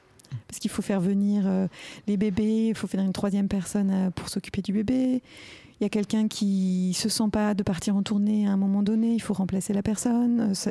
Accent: France; vu que j'étais à Berlin en tant que Française

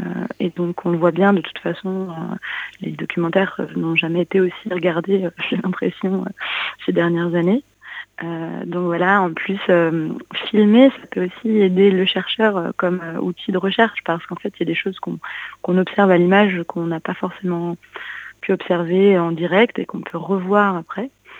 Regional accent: Rennes, Brittany, France; also born or lived in Bordeaux; moi, je suis originaire de Rennes, donc je suis revenue à Rennes, mais j'ai fait mes études à Bordeaux

